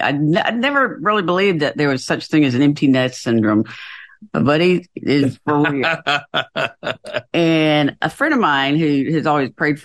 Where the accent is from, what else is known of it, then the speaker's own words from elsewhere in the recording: the South, United States; Some of it is from that we're from the South. We are storytellers. We didn't have much TV when I was growing up.